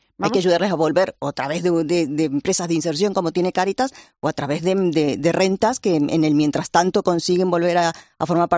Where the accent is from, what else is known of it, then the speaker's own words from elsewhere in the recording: Córdoba, Argentina; born there; yo nací en Córdoba, en una ciudad muy pequeña en Argentina